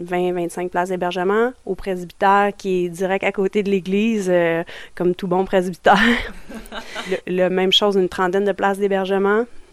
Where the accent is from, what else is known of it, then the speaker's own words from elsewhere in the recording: Saint-Bruno-de-Montarville, Quebec, Canada; Je viens de Saint-Bruno sur la rive sud de Montréal. Donc, une Montarvilloise